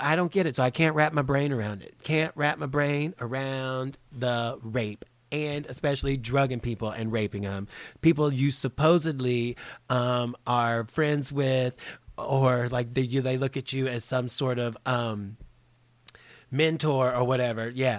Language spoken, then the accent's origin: English; Charlotte, North Carolina, United States; I grew up right outside of Charlotte, and it pretty much was like the buckle of the Bible Belt when I was living there.